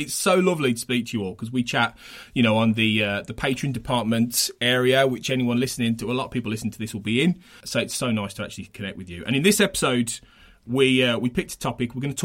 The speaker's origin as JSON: {"language": "English", "region": "West Midlands", "country": "United Kingdom", "said": "you obviously have been able to tell I'm from the West Midlands originally."}